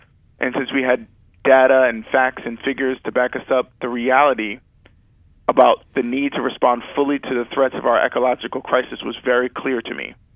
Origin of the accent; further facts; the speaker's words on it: Brooklyn, New York, United States; also born or lived in Boston / Oakland; I went to college in Rhode Island. I grew up in Brooklyn. I lived upstate New York. I lived in Boston. I lived in Oakland. Pretty liberal enclaves.